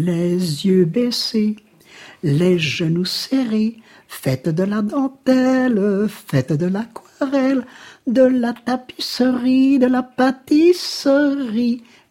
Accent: Bièvre, Wallonia, Belgium; born there; Je suis né à Bièvre.

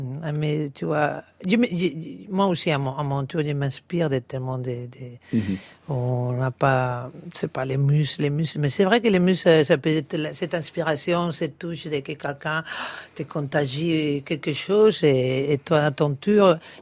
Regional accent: Palma, Balearic Islands, Spain; French is a second language; Et je suis aussi de Palma.

